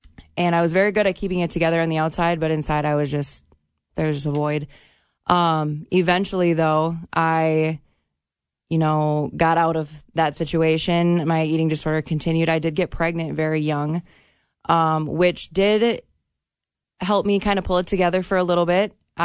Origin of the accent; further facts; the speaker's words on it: Fergus Falls, Minnesota, United States; So I grew up in Fergus Falls, actually, very little town.